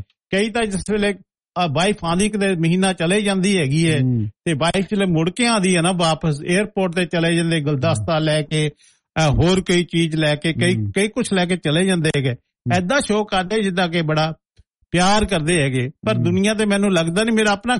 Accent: Punjab, India; ਤੇ ਮੈਂ ਨਾਨਕੇ ਰਹਿੰਦਾ ਆਪਣੇ, ਵੈਸੇ ਸਾਡਾ ਪਿੰਡ ਨਕੋਦਰ ਦੇ ਕੋਲ ਹੈਗਾ, ਤੇ ਉਹਨਾਂ ਦੇ ਪਿੰਡ ਦੇ ਕੋਲ ਸਾਡੇ ਨਾਨਕਿਆਂ ਦਾ ਪਿੰਡ ਸੀ, ਮੈਂ ਨਾਨਕਿਆਂ ਦੇ ਰਹਿੰਦਾ ਸੀ ਮਹਾਜਨ

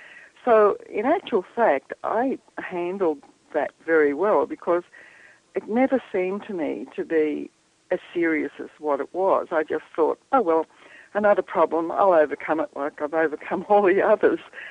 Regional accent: Australia; I was brought up in the Australian bush. I didn't go to school through primary school. I had to do it by correspondence.

